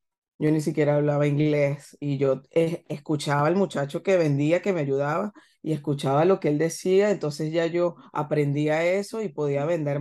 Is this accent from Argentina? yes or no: no; Venezuela; moved away; soy de Venezuela igual y bueno, vine a este país hace 10 años. En 2 días cumplo 10 años acá.